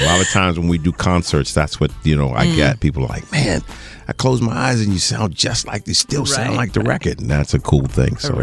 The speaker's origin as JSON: {"language": "English", "town": "Teaneck", "region": "New Jersey", "country": "United States", "tie": "born or raised there", "also_born_or_lived": "New York", "said": "I was born in New York, the medical center in New York, and I grew up in the Teaneck, Hackensack, Englewood area. Really grew up on Teterboro Airport."}